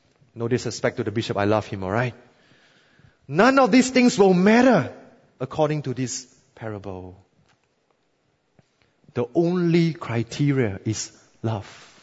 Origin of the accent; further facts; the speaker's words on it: Singapore; as a Singaporean, you will be proud of me.